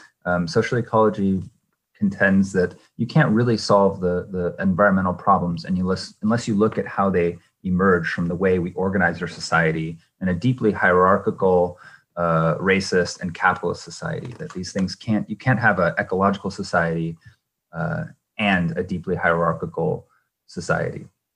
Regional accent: Washington, United States; now in Bremerton, United States; the anti-WTO demonstrations in Seattle, which is near my hometown, and I was living in Seattle at the time

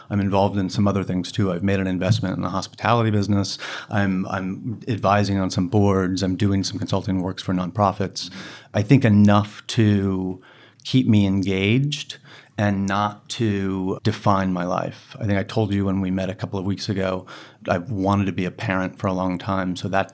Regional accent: Pennsylvania, United States; My sister lives in Pittsburgh, which is like the metro the media market that my hometown is in.

